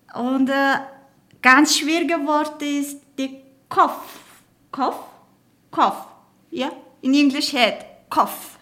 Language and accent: German; Mongolia; German is a second language; now in Bad Ischl, Austria; ich komme aus der Mongolei. Ich bin in Österreich schon seit 4 Jahren. 3 Jahre lang habe ich Tourismusmanagement in der Fachhochschule Salzburg studiert. Seit vorigem Jahr lebe ich in Bad Ischl.